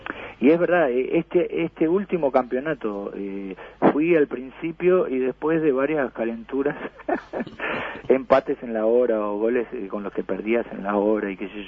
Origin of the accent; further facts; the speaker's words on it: Parque Plata, Uruguay; also born or lived in United States; Yo me crié, o sea, de chico en Parque Plata iba todos los fines de semana y pasaba todos los veranos. Mis viejos tenían casa ahí en la 16, a una cuadra de las 50 metros. Después nos fuimos a vivir a Estados Unidos